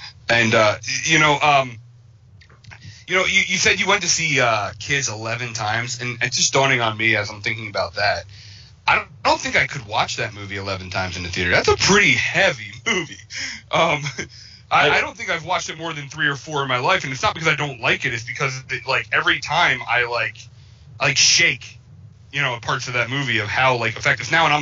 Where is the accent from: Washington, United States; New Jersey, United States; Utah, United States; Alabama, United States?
New Jersey, United States; I have friends who knew him because I grew up in North Jersey, where he's from